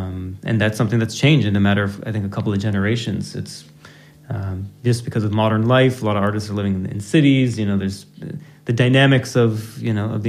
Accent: Kalamazoo, Michigan, United States; And as a second generation Indian American growing up in Kalamazoo, Michigan, you wouldn't expect Indian classical music to be your first musical language, but those were the circumstances I grew up in.

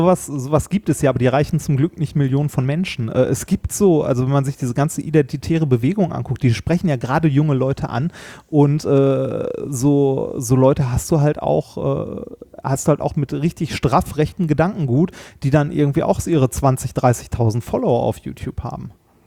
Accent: North Rhine-Westphalia, Germany; wir kommen ja beide aus dem Ruhrpott

